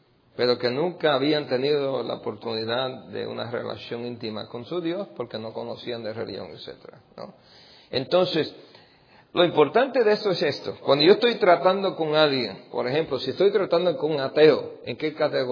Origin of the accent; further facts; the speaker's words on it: New York, United States; Yo me crié en Nueva York y criándome en Nueva York me crié en pandillas